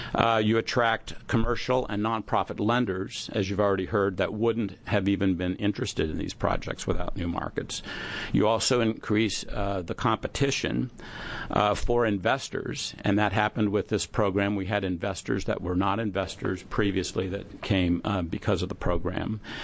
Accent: Oregon, United States; I grew up in Oregon

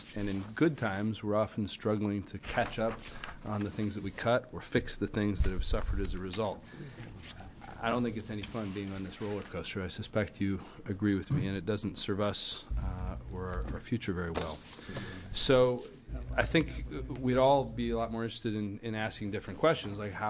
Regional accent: Beaverton, Oregon, United States; Thank you, Mr. Chair. … from Beaverton, and I want to introduce House Bill 2749

